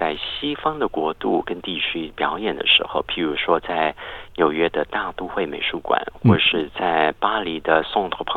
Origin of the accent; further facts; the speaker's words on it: Taichung, Taiwan; 在60年代的时候，我是在台湾成长的。那时候我妈妈我爸爸我们是住在台中